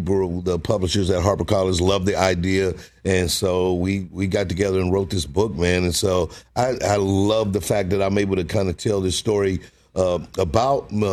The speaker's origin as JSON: {"language": "English", "town": "St. Louis", "region": "Missouri", "country": "United States", "tie": "born or raised there", "said": "But I grew up in St. Louis. We didn't really have a basketball team ever."}